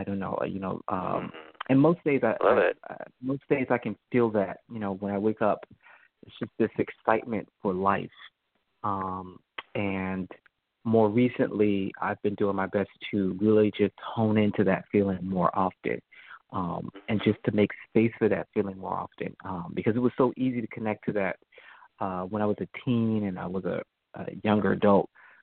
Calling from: Florida, United States; I'm calling from Florida.

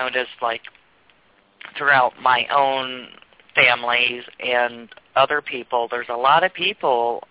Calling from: Iowa, United States; I'm calling from Iowa.

